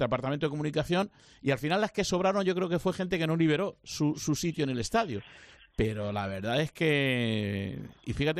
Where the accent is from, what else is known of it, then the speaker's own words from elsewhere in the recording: Region of Murcia, Spain; No, no soy moderno, soy murciano.